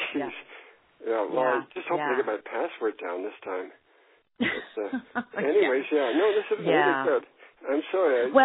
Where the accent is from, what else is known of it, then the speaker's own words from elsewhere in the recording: Edmonton, Alberta, Canada; I'm from Edmonton, Alberta, Canada.